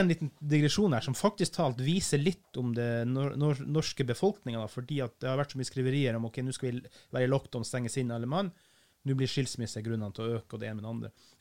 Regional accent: Finland; now in Norway; Kommer vi så til Finland, mitt hjemland, nummer 2?

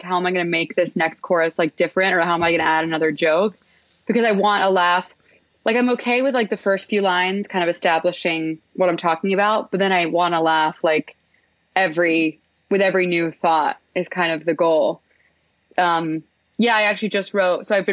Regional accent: Houston, Texas, United States; Yeah, I mean, I grew up doing like musical theater. I'm from Houston.

